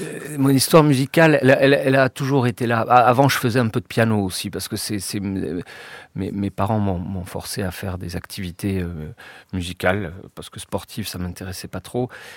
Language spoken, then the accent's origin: French; Nouvelle-Aquitaine, France; j'ai eu toute une éducation là-bas et je suis très attaché à cette région, à ce pays et à cette langue, mais je ne les maîtrise pas du tout.